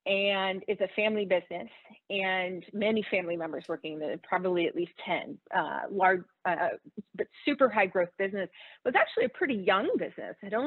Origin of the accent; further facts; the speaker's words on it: the South, United States; So I'm from the South, so we like to talk about football.